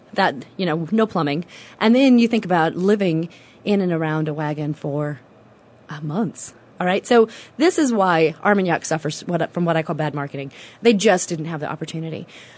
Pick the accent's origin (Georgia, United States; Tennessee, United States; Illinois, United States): Illinois, United States; I grew up in Illinois, so it was nothing. If we wanted to go shopping in St. Louis, we got in the car and went.